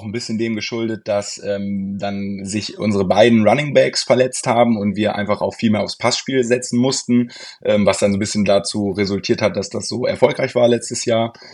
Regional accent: Hildesheim, Lower Saxony, Germany; werde jetzt im November 23 Jahre und bin gebürtig auch aus Hildesheim, also genau, ein totales Eigengewächs.

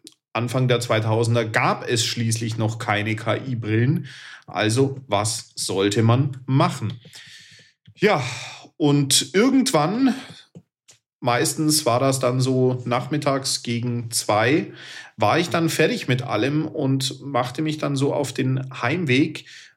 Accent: Bavaria, Germany; Ich bin ja damals auf dem Land in Bayern groß geworden.

